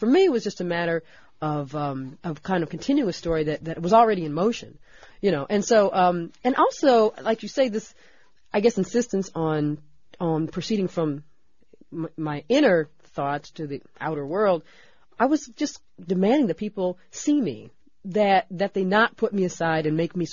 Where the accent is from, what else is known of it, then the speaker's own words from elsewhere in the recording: Los Angeles, California, United States; I didn't know the politics of art when I was growing up in South Central.